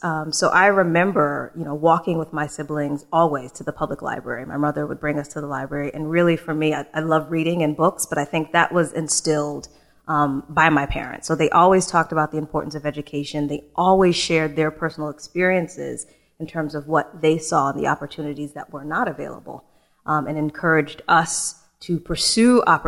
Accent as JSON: {"language": "English", "town": "Springfield", "region": "Massachusetts", "country": "United States", "tie": "born or raised there", "said": "I actually grew up in Western Mass in Springfield, Massachusetts."}